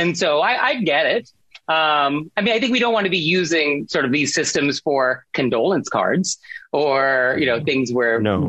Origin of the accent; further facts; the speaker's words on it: San Francisco, California, United States; now in New York, United States; So I actually am from California originally myself. I'm from San Francisco, but I've been in New York for a zillion years.